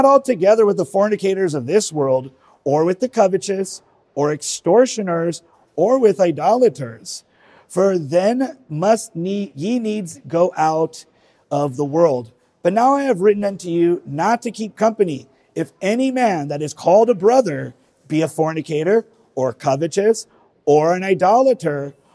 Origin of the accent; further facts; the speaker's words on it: Hawaii, United States; I'm from Hawaii, and in Hawaii, we all understand what a tiki is, right?